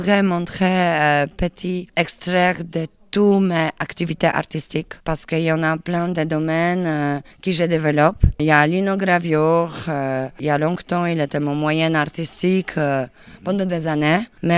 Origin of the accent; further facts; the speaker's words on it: Poland; Je suis polonaise